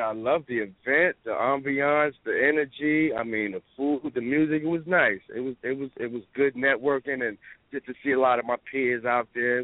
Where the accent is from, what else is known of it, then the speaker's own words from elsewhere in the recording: Queens, New York, United States; I'm from South Jamaica, Queens, so my upbringing was hip-hop